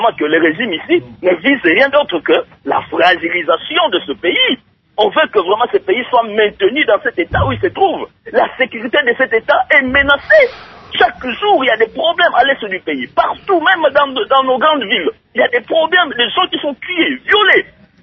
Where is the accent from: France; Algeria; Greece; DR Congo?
DR Congo; nous sommes Congolais.